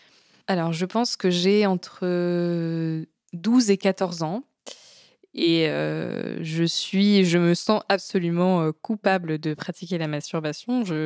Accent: Le Raincy, Île-de-France, France; J'ai grandi majoritairement ici, au Rincy, dans cette maison.

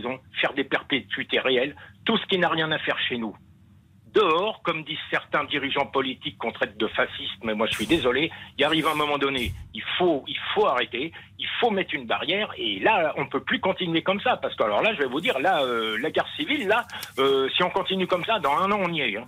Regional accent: Bondy, Île-de-France, France; Je connais bien le 9-3, je suis d'origine du 9-3, moi. Je suis de Bondy, d'origine. Je connais très bien cette ville.

